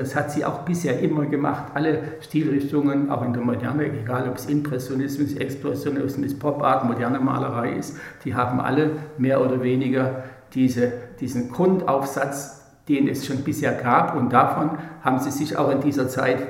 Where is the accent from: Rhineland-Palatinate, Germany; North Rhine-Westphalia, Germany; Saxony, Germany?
Saxony, Germany; Leipzig; moved away as an adult; now in Ulm, Germany; Ich bin 1940 in Leipzig geboren, bin seit 1961 in Ulm